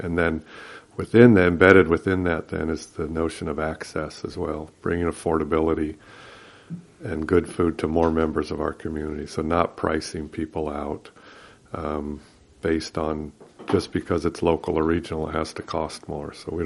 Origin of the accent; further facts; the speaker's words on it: Cupertino, California, United States; So I grew up in Cupertino in the Bay Area. It was a suburb of San Francisco.